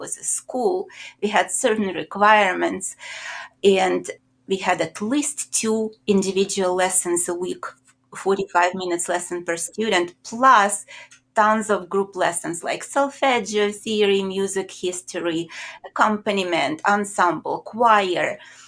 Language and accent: English; Ukraine; moved away as an adult; now in United States; When I immigrated from Ukraine, and I had been teaching there for 13 years before I came to the United States